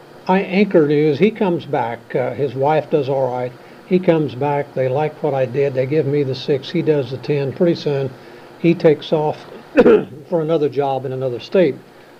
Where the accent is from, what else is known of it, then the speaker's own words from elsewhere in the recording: Oklahoma, United States; I must have been past 30 years old before I ever saw a soccer ball growing up in Oklahoma.